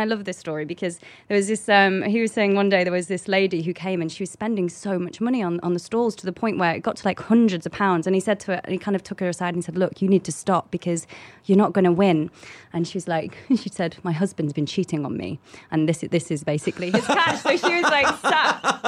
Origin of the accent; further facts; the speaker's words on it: Blackpool, North West England, United Kingdom; I was born in a place called Blackpool, which basically is the Pleasure Beach, which is this huge theme park.